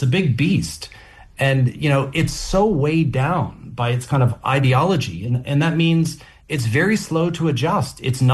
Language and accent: English; Canada; as you know, I'm Canadian